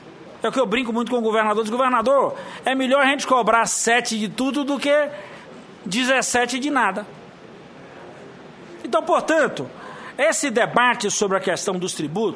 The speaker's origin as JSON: {"language": "Portuguese", "region": "Northeast Region", "country": "Brazil", "said": "Eu disse, eu sou do Nordeste, meu irmão."}